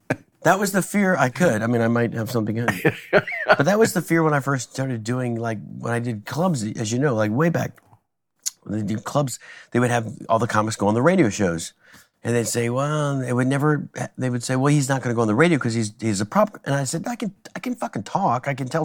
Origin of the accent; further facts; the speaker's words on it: Florida, United States; My dad worked at the Space Center, and that's why I'm from Florida.